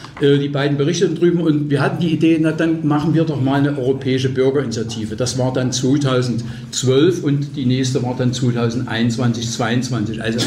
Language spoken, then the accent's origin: German; Dresden, Saxony, Germany; Dresden, das ist meine Heimatstadt, in Sachsen, in Deutschland